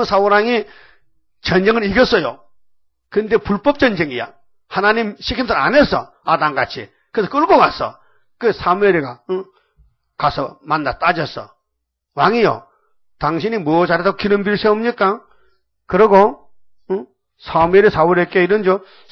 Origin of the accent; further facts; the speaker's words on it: Jeomchon, North Gyeongsang, South Korea; 내가 어릴 때 점촌에 탄강에 살았거든요. 그래, 거기서, 탄강 인부들이 하루 종일 일하고, 저녁에는요, 공동탕에서 석탄재를 씹는 거요.